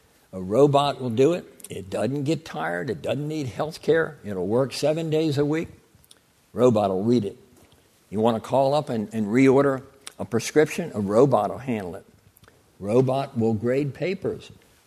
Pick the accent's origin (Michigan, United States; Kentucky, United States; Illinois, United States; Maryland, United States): Maryland, United States; Baltimore; I'm going to use the example of T. Rowe Price just because I'm from Baltimore.